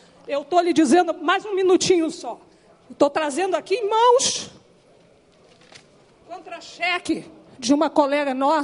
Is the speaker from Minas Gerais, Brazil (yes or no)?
no; Rondônia, Brazil; Eu, graças a Deus, ainda tenho saúde, porque sou de Rondônia